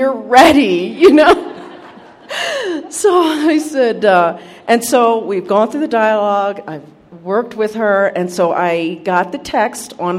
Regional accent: Cedar Rapids, Iowa, United States; I'm from Cedar Rapids, Iowa.

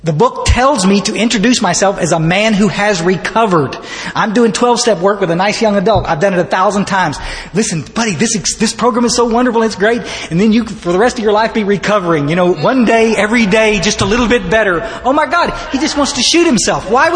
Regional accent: Ingram, Texas, United States; Now I come from Ingram, Texas. Buddies, Ingram, Texas. Like, I mean, it is country with a K.

